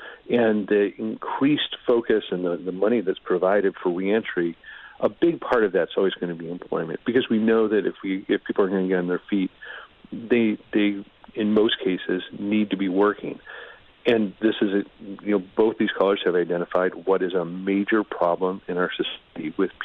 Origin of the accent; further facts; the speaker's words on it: Minnesota, United States; Wisconsin and my home state of Minnesota have both done a poor job with pardons.